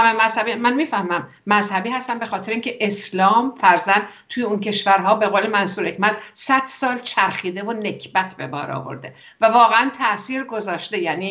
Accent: Iran; همین الان من و شما که از ایران هستیم و دقیقا میدونیم چه خبره در ایران

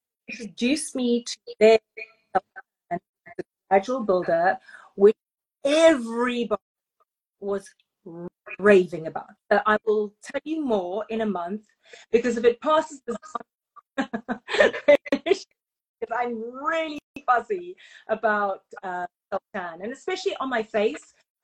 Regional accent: United Kingdom; we're British, we'll deal with it.

